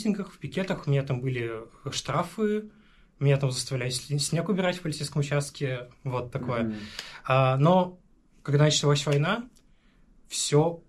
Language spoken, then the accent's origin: Russian; Saint Petersburg, Russia; born there; я родился в Санкт-Петербурге.